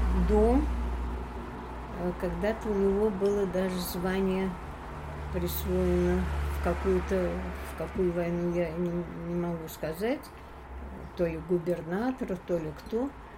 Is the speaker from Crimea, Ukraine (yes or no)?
no; Khmelnytskyi Oblast, Ukraine; born there; Сама я родилась на Украине. Было название местечки Ланскарун.